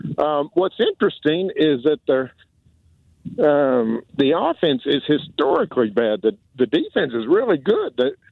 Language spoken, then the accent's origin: English; Norman, Oklahoma, United States; I grew up in Norman. I've lived in Norman my whole life. I've changed jobs 3 times in 45 years, and never once did I have to leave my town.